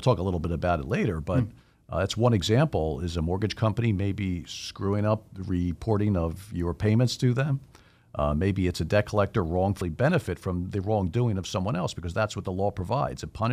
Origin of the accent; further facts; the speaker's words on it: Philadelphia, Pennsylvania, United States; So I was born in Philadelphia